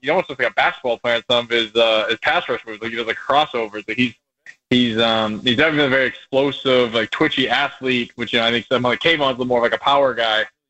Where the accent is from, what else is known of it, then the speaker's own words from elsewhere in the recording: Massachusetts, United States; No, I'm from Massachusetts. So I'll go with that.